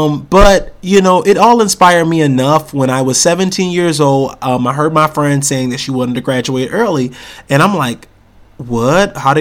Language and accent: English; Rochester, New York, United States; So I am born and raised in Rochester, New York, like I said earlier, and I am an actor.